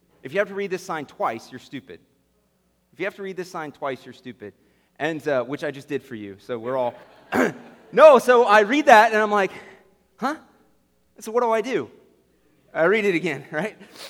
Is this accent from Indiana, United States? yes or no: yes; Indiana, United States; I grew up in Indiana. Born and raised there, went to Anderson University